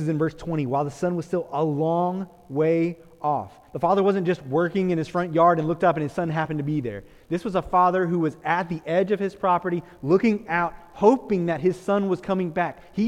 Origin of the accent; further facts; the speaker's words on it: Texas, United States; but I'm from Central Texas, and mesquites are the bane of our existence, okay?